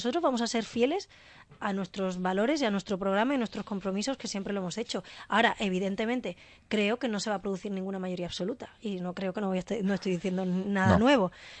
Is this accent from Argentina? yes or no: no; Andalusia, Spain; me he interesado, como andaluza que soy, por estas noticias que salían en la prensa